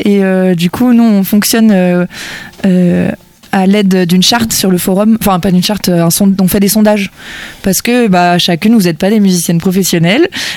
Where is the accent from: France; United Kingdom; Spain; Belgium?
United Kingdom; England; French is a second language; Je brûle plus, je ne bronze pas. Je suis anglaise.